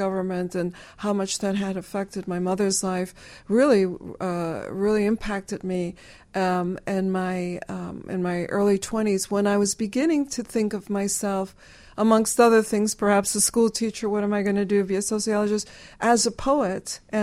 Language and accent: English; Chicago, Illinois, United States; I talk about my growing up in Chicago and how it was in my home